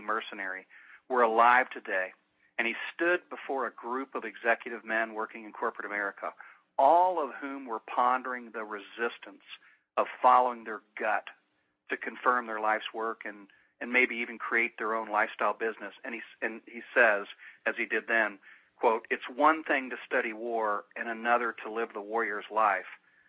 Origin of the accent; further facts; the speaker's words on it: Arkansas, United States; You know, growing up in Arkansas, I remember when he was at Oklahoma.